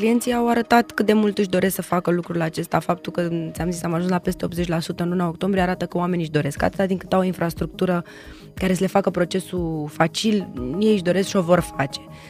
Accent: Romania; Ne-a arătat că putem împreună, ceea ce iar nu este neapărat ceva ce ne caracterizează pe noi ca români.

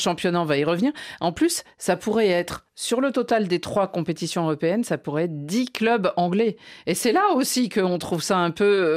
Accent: France; Est-ce que c'est parce qu'on est français qu'on a ce genre de raisonnement

